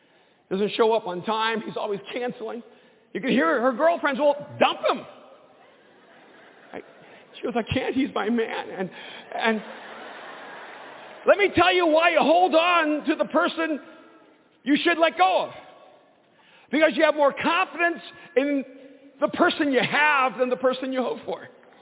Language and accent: English; El Salvador; I'm Latino. I'm from El Salvador. We always said, si Dios quiere.